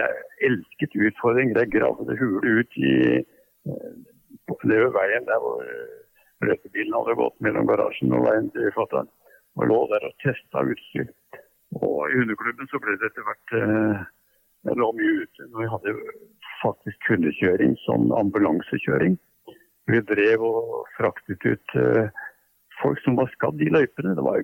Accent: Bærum, Akershus, Norway; born or raised there

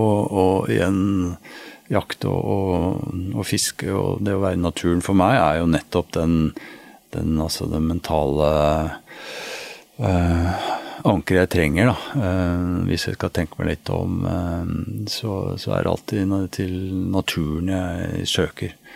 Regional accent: Nesodden, Akershus, Norway; Jeg førte jo fiskedagbok da jeg var liten, på Nesodden og fisket gjedde i vannet der, og torsk og makrell i fjorden.

